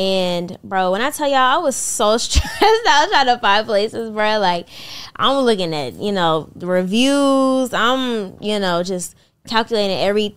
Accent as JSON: {"language": "English", "region": "Maryland", "country": "United States", "lives_now": "Atlanta, United States", "said": "So y'all, I'm from Maryland, but 2022, at the end of 2022, I moved to North Carolina with my grandma. And then in 2023, I moved to Atlanta by myself."}